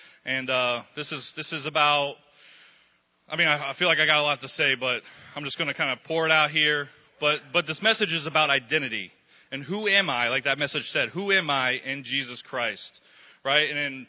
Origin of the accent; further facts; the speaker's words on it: Englewood, Florida, United States; But I was born right here in Englewood, Florida, like Pastor said. And, yeah, I graduated with Mitch. I've been here my entire life, and I've seen it grow from one street.